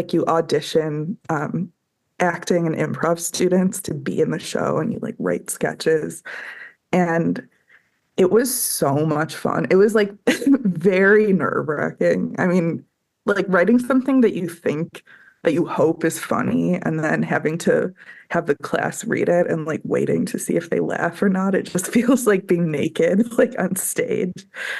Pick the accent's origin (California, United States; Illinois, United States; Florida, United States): Illinois, United States; And I grew up in the Chicago suburbs and have a lot of family over here.